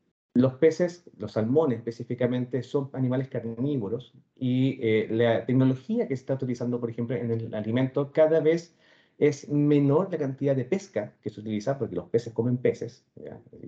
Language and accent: Spanish; Chile; Es la segunda exportación más importante no cobre dentro de lo que nosotros producimos como chilenos.